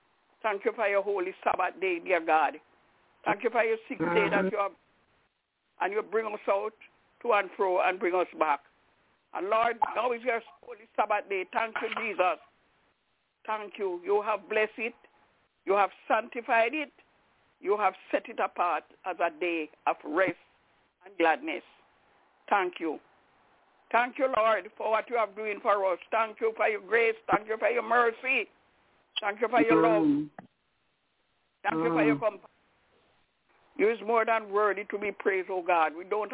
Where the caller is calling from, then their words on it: Albany, New York, United States; I'm calling from Albany in New York.